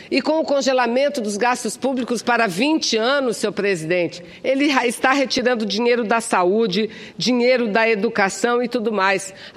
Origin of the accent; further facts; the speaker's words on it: Amazonas, Brazil; eu que sou do estado do Amazonas